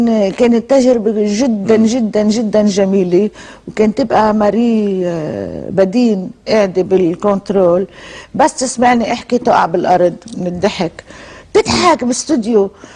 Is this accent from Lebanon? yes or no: yes; Lebanon; انا فنانة لبنانية